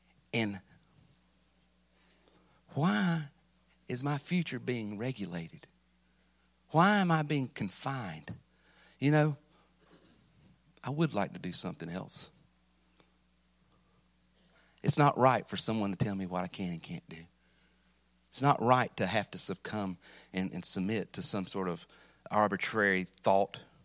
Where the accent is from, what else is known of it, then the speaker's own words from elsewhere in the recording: Missouri, United States; I'm from Missouri. I'm the show me state.